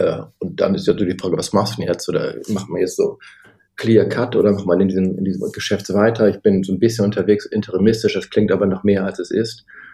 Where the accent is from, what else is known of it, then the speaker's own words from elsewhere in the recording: Bremen, Germany; also born or lived in Hamburg; Ich bin mal auch in Bremen groß geworden, als Nordlicht sozusagen, dann zum Studieren nach Hamburg gegangen.